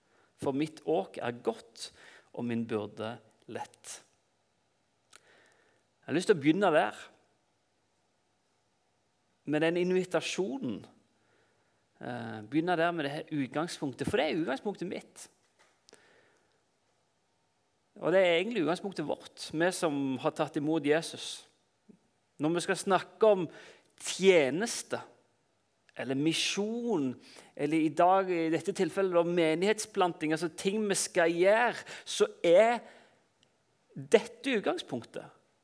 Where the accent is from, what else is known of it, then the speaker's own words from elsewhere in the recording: Klepp, Rogaland, Norway; now in Oslo, Norway; Jeg er 32 år. Jeg kommer fra Klepp på Jæren, og så har jeg bodd i Oslo de siste 12 årene.